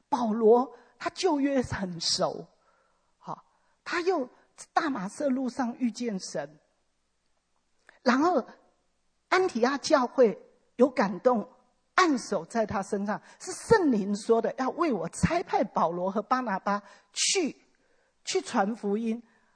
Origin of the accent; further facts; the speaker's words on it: China; 那为什么一传给我们中国人，我们中国人比较会就封锁住了